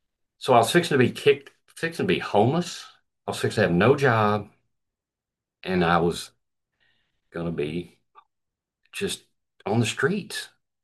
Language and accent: English; Arkansas, United States; born there; I was born in Arkansas.